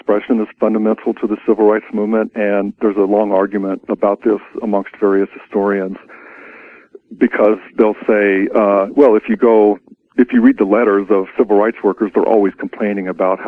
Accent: Oklahoma, United States; I mentioned I grew up in Oklahoma, and I was just there recently for my nephew's wedding

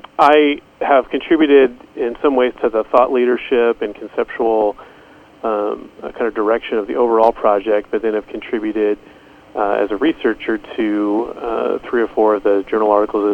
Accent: Nashville, Tennessee, United States; I grew up in Nashville, Tennessee, and the senior pastor of the church I grew up in would regularly talk about and preach about a call to full-time ministry.

